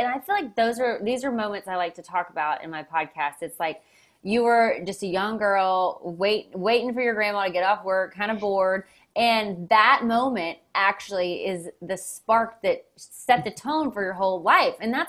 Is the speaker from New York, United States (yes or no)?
no; Waco, Texas, United States; I'm from Waco, Texas.